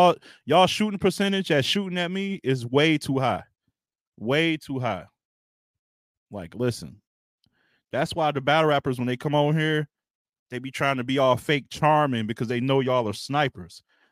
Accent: Michigan, United States; All that Ohio and all that, even though I'm from Michigan.

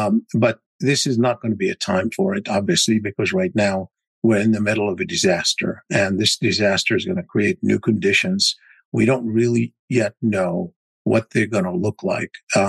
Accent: United States; I'm an American, obviously, and I'm looking at it through mm-hmm. the prism. I'm an Arab American

